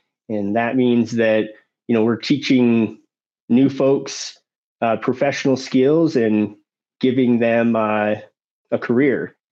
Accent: Denver, Colorado, United States; Well, I am from Denver, Colorado.

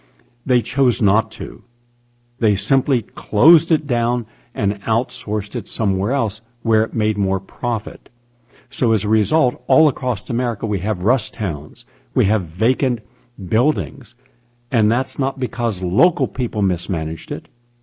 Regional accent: Appalachia, United States; I come from Appalachia. It has been devastated.

